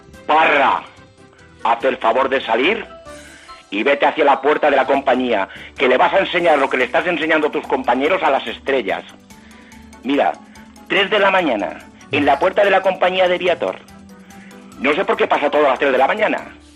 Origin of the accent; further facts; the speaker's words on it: Santiago de la Espada, Andalusia, Spain; pasando mi pueblo, allí Santiago la Espada, Jaén